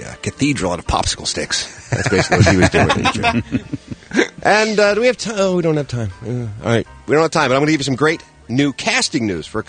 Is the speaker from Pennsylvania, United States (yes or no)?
yes; Philadelphia, Pennsylvania, United States; Because I'm from Philadelphia.